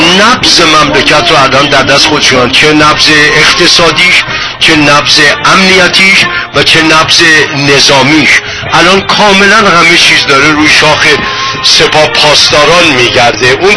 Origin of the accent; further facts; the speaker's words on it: Iran; فقط مربوط به ما ایرانیام نیست